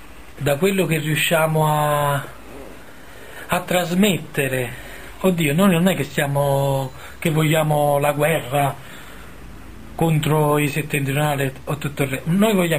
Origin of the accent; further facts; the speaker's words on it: Sapri, Campania, Italy; Io sono di Sapri e lo conosco benissimo.